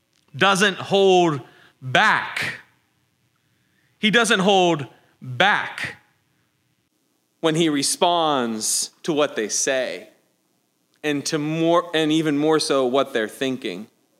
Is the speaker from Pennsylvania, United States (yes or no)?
yes; Pennsylvania, United States; I'm from Pennsylvania, and we don't say that where I'm from, and I definitely didn't understand what it meant.